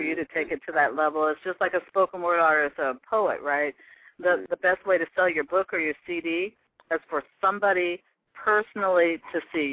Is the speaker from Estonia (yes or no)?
no; Pacific Northwest, United States; showcase the talents of you guys with my people here in the Pacific Northwest.